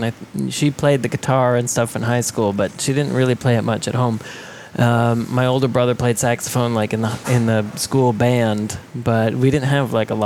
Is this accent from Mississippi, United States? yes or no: no; Belgrade, Montana, United States; So I grew up in Belgrade, Montana, population 6,000.